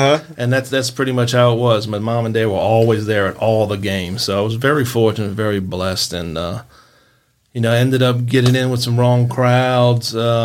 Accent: Metairie, Louisiana, United States; Okay, grew up, born in Metairie, lived there a few years.

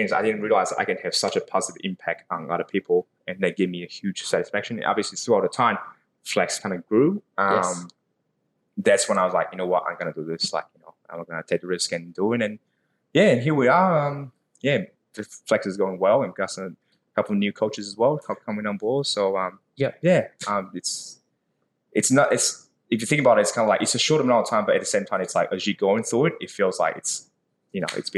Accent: Taiwan; moved away; because I moved all the way from Taiwan. So that's where I grew up.

